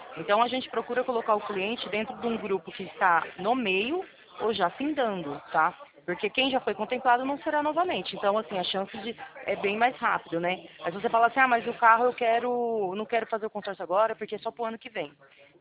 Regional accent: Presidente Prudente, São Paulo, Brazil; eu sou de Presidente Prudente

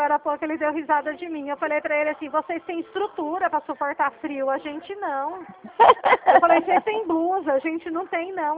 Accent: São Paulo, Brazil; Eu sou do estado de São Paulo, né?

